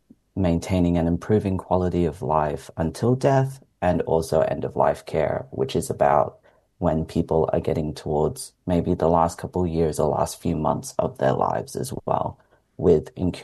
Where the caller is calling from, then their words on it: Canberra, Australian Capital Territory, Australia; I'm joining from Ngunnawal Ngambri country, also known as Canberra